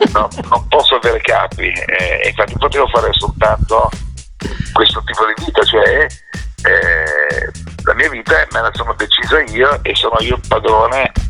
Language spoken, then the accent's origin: Italian; Genoa, Liguria, Italy; born there; io sono nato a Genova, ma per me il mare è una roba che non ha più fondo.